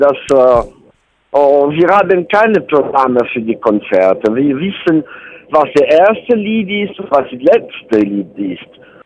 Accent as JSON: {"language": "German", "town": "Genoa", "region": "Liguria", "country": "Italy", "second_language": "German", "said": "ich komme aus Genua und es gibt in Genua eine schöne Spezialität."}